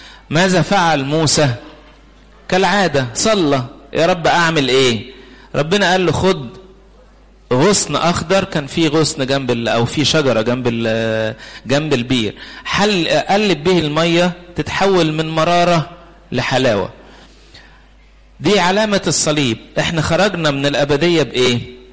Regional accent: Egypt

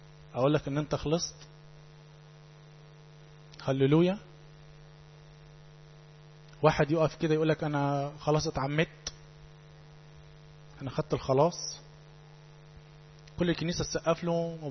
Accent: Upper Egypt, Egypt; كلنا بنتولد بالفطرة، مكتوب في بضايقنا مسيحيين، اهالينا عندنا في الصعيد

